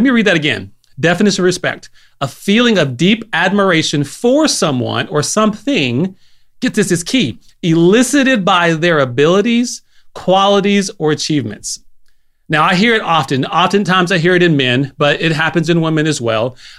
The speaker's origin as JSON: {"language": "English", "town": "Hobbs", "region": "New Mexico", "country": "United States", "tie": "born or raised there", "said": "when we grew up in Hobbs. I don't know if Hobbs, New Mexico was just it"}